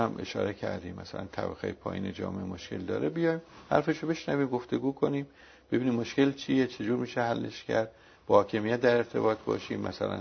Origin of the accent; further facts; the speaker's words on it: Iran; باید ما به عنوان یک ایرانی این بوده مسئله رو هم